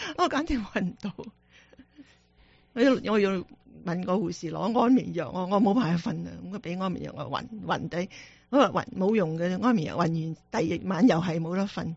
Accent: Hong Kong; 旧时我细个喺香港

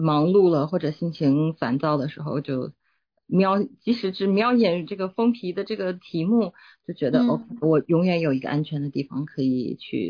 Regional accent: Northeast China, China; born there; 因为我出生在我们那个东北，这样父母双职工都是这个国企

